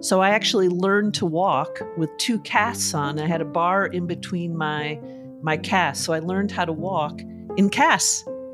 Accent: Hartford, Connecticut, United States; born there; I was born in 1962 in February, right before Valentine's Day in Hartford, Connecticut … two striking, tall, academic, adventurous parents.

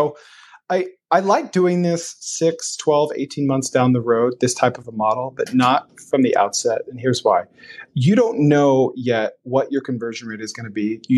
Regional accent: Maine, United States; I'm originally from Maine. Family is still there.

